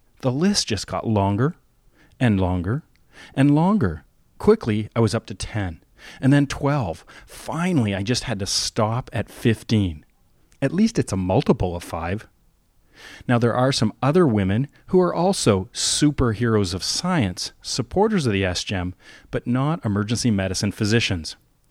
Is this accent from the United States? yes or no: no; Canada; Now, as a Canadian outsider, it's always been difficult for me to understand the complicated relationship our neighbors south of the border has with guns